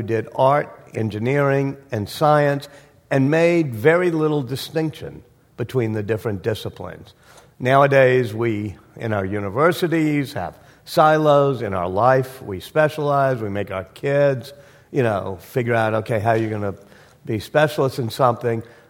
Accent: New Orleans, Louisiana, United States; Although I'm from New Orleans, so I'm sort of tied, you know, sister cities, New Orleans and San Francisco.

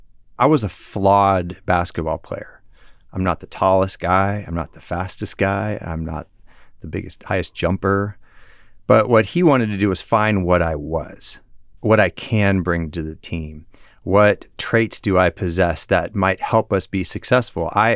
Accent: Colorado, United States; now in Fresno, United States; I was from Colorado originally, and I actually was kind of thinking more I was going to land back at like Colorado State or something like that.

